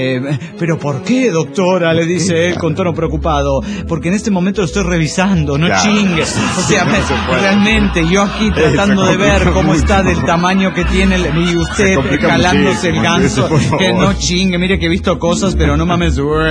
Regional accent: Quito, Pichincha, Ecuador; de Quito, Ecuador.

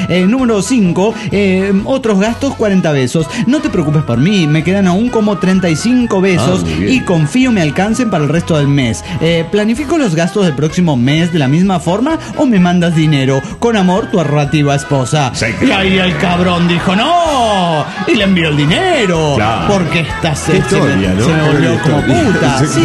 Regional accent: Cuauhtémoc, Chihuahua, Mexico; Soy el autosuicida de Cuauhtémoc, Chihuahua.

